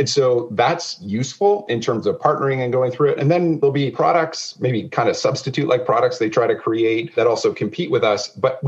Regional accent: Canada; And I think I have a unique perspective on the world and way to find like partnership and competition, partly because I'm being Canadian, right?

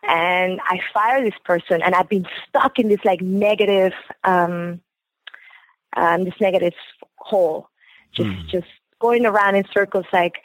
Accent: Colombia; I am Colombian.

